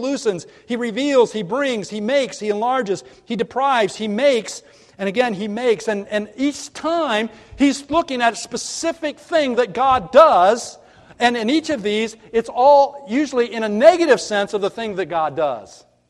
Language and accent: English; United States; born there; And why I was born in America rather than somewhere else, I don't know.